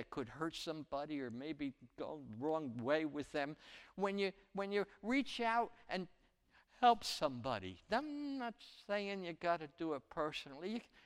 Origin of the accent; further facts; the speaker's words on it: Newark, New Jersey, United States; I grew up in Newark, New Jersey, and you know, they're pretty poor